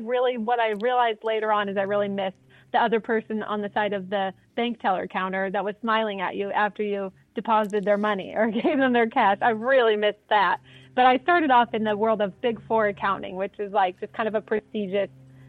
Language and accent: English; Washington, United States; now in Kansas City, United States; I grew up in the Northwest in Washington. Went to community college in Nebraska.